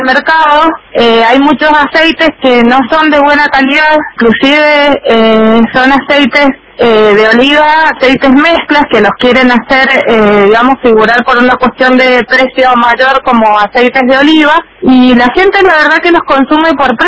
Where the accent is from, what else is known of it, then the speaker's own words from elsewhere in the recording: Mendoza, Argentina; soy de Mendoza.